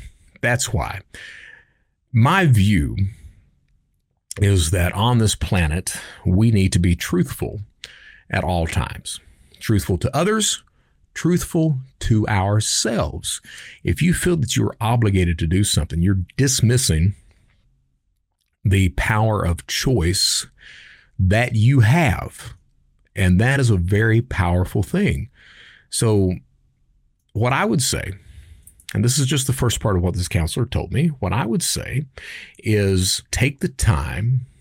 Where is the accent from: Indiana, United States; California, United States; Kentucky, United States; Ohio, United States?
Kentucky, United States; because I'm in the South and I'm from Eastern Kentucky. And a lot of the Eastern Kentucky mindset is that you have children and that those children will take care of you once you are old